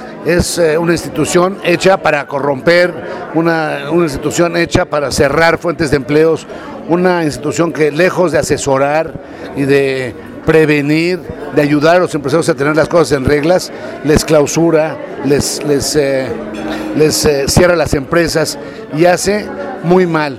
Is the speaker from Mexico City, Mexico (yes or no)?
yes; Iztapalapa, Mexico City, Mexico; como mexicanos, como iztapalapenses, como miembros de esta maravillosa ciudad